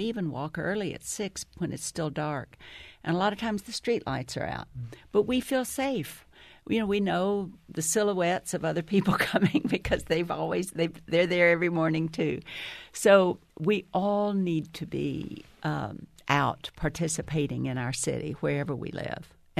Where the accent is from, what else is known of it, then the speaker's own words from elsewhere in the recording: McKinney, Texas, United States; And I grew up in McKinney, and we had sidewalks, but we all had front porches